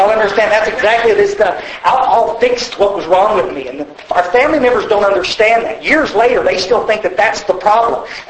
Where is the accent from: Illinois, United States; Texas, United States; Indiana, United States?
Texas, United States; Kerrville; also born or lived in Odessa; I grew up in Kerrville, Texas. I was actually born out in Odessa, out in the oil fields. My father was a printer, and he moved us to the hill country when I was about 11 years old